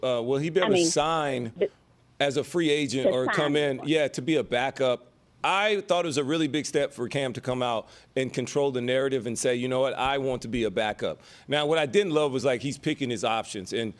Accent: Prattville, Alabama, United States; I'm from Prattville, and you know it's very close to Auburn anyway.

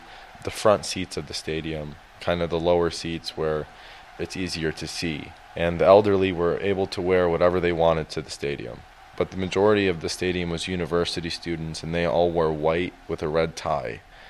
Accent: United States; born there; actually, you know, I was born in America, and I live in America.

